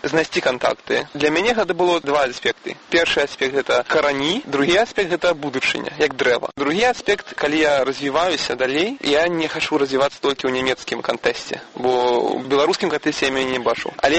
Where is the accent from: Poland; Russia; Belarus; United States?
Belarus; Коли я був в Білорусі, я на це не задумався. Жив, як і жив. У Німеччині навчався, я не німен, не русський, білорус.